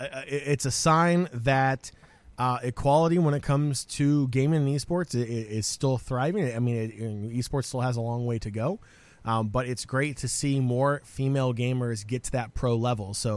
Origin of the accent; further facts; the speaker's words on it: South Korea; I grew up in Korea.